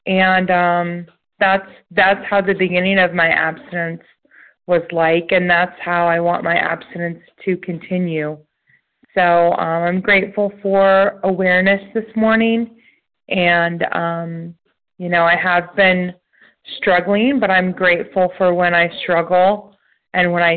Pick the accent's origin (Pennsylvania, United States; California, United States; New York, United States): Pennsylvania, United States; Reading; I'm a compulsive overeater from Reading, Pennsylvania.